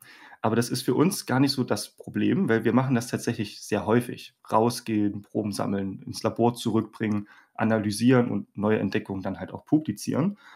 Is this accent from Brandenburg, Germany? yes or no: yes; Kauxdorf, Brandenburg, Germany; mein Heimatdorf Kauxdorf kommt, dann Kauxdorfus oder irgendwie sowas.